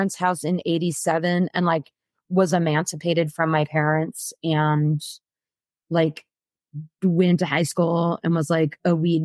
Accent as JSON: {"language": "English", "town": "Omaha", "region": "Nebraska", "country": "United States", "tie": "born or raised there", "lives_now": "Seattle, United States", "said": "I grew up in Omaha, Nebraska, and I went to my first punk show, I think, in like my 83 or 84"}